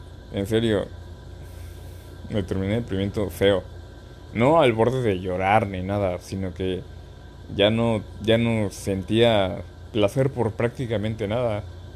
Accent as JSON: {"language": "Spanish", "country": "Mexico", "tie": "born or raised there", "also_born_or_lived": "Dublin, Ireland", "said": "por cuestiones de trabajo nací allá. Luego regresé aquí a México, a Veracruz. De ahí me moví a un estado muy lejano. Bueno, no muy lejano, pero relativamente lejano. De aquí del estado de Veracruz"}